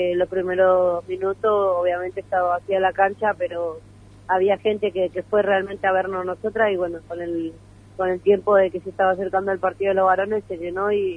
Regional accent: Posadas, Misiones, Argentina; now in Buenos Aires, Argentina; yo salí de Posada Misiones, de Huracán

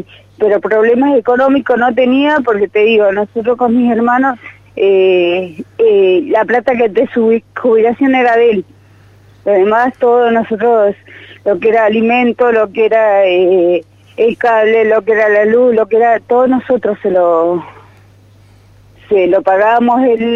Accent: Neuquén, Argentina; yo soy de Neuquén, el Rincón.

